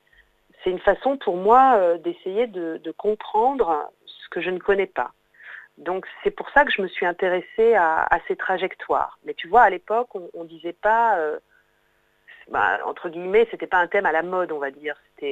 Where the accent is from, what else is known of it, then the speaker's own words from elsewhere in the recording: France; born there; Ma famille est depuis très très très longtemps installée en France, et moi je suis née en France, voilà, donc je n'ai pas connu ce déracinement.